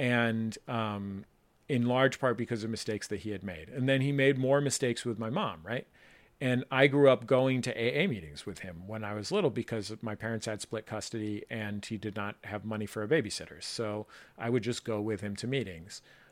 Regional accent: San Francisco, California, United States; I grew up in San Francisco with parents who were bohemians or whatever.

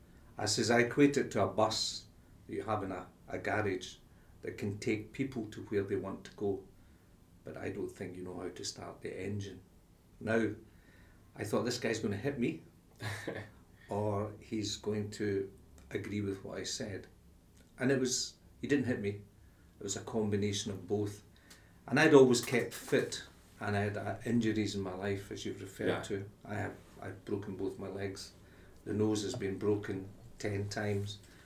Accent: Scotland, United Kingdom; I mean, I think the thing is that in life I came from the Highlands initially.

